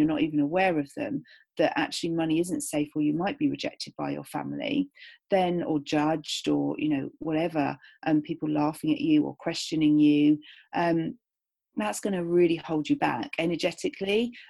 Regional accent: United Kingdom; I came from a time, especially being British, where, you know, my whole family are really shy.

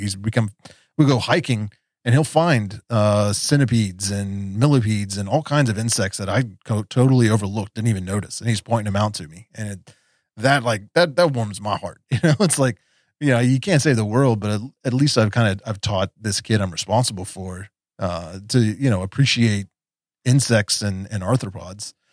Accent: West Virginia, United States; I was a punk rock kid growing up in West Virginia

